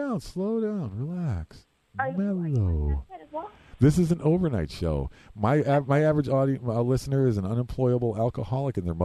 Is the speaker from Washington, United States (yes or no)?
no; Massachusetts, United States; also born or lived in Pennsylvania; you're trying to explain it to people back where I grew up in a tiny little conservative town. First in Massachusetts, then in Pennsylvan